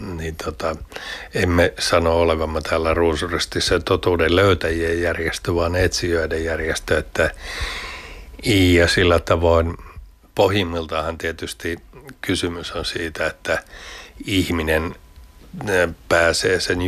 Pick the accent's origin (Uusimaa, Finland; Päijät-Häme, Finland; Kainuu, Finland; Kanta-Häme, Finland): Päijät-Häme, Finland; Lahti; mä oon Lahdesta kotoisin